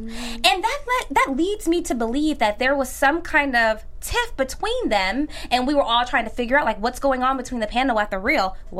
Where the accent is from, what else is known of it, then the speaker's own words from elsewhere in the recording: Ohio, United States; now in Los Angeles, United States; But I don't live in a bubble because I'm from Ohio. It's a swing state.